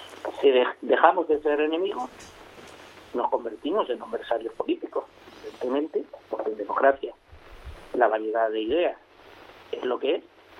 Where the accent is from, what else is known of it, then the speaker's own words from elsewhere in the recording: Puerto de la Cruz, Canary Islands, Spain; born there; accent: peninsular; yo, que soy canario, nacido en el Puerto de la Cruz, con un acentillo peninsular, porque también tengo familia en Aragón, de la que me siento orgulloso. Yo soy canario al 51% y aragonés al 49%, pero soy 100% español.